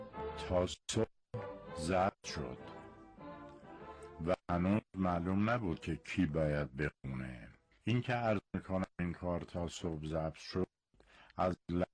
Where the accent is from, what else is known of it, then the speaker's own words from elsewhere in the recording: Tabriz, East Azerbaijan, Iran; also born or lived in Tehran; من در روز اول بهمن سال 1322 در تبریز متولد شدم. بنا به دلایل خانوادگی به تهران رفتم. یک مقداری از دوره دبیرستان رو در تهران خوندم. سپس مجدداً برگشتیم به زادگاهمون تبریز